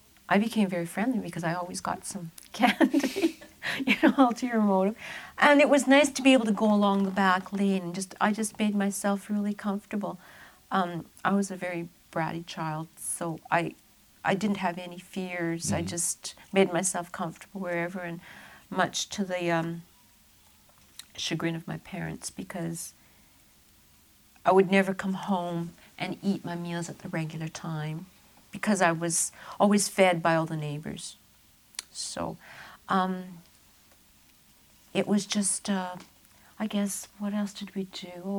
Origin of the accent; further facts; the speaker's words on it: Vancouver, British Columbia, Canada; also born or lived in New Westminster; No, I was born in New West. Mm-hmm. So I think we lived in New West till I was 2 years old. And then we moved to Vancouver to an apartment on Robson Street, 1048 Robson Street.